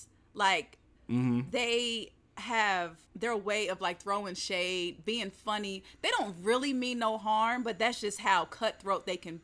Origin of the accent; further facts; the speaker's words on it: the South, United States; Because I, like, growing up in the South and spending, like, my early 20s going out to the clubs with my friends